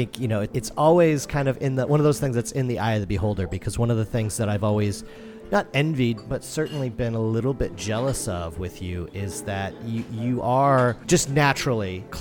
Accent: Ireland; I mean, I'm Irish after all, and there's a reason the Irish have the reputation they do.

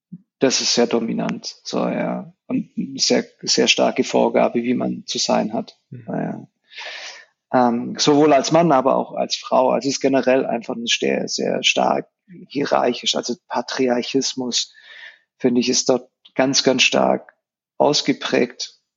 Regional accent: Germany; first language es; German is a second language; Ich bin in Deutschland groß geworden, allerdings sehr spanisch. Also ich habe relativ wenig mit dem deutschen deutschen Kontext zu tun gehabt

